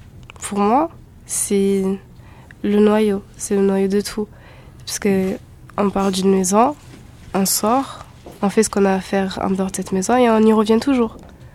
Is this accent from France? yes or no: yes; Réunion, France; Je suis réunionnaise chinoise hindoue. Une jolie jeune fille de 15 ans qui va bientôt faire ses 16 ans.